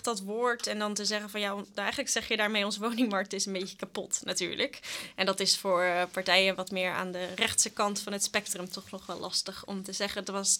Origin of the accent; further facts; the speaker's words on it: Zeeland, Netherlands; ik kwam uit Zeeland, dus dat was ook niet te doen om in Zeeland te blijven wonen in Amsterdam te studeren.